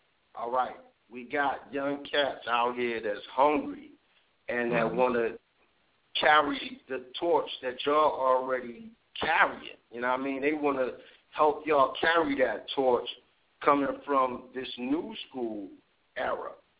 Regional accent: Philadelphia, Pennsylvania, United States; now in Los Angeles, United States; I'm from Philadelphia. You know what I mean? I'm in L.A.

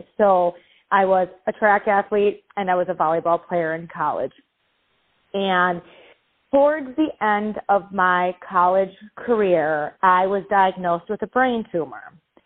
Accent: Franklin, Wisconsin, United States; also born or lived in Milwaukee; I am from Milwaukee, Wisconsin, and I grew up in a suburb of Milwaukee. It's called Franklin, Wisconsin.

